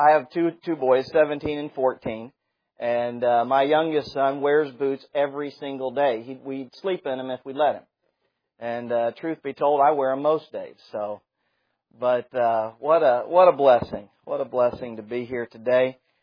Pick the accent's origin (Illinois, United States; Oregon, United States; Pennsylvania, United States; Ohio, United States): Illinois, United States; Chicago; I grew up in Chicago, so I was fine with it.